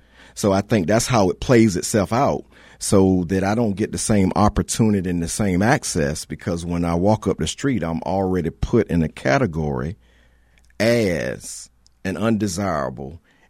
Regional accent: Wilmington, Delaware, United States; OK, I was raised in Wilmington in the inner city, went to a private school K through eighth that taught mastery.

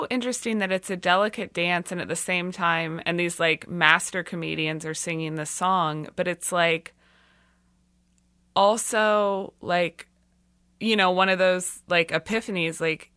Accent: Kansas City, Missouri, United States; growing up in Kansas City with a mom who always had, you know, two or three jobs

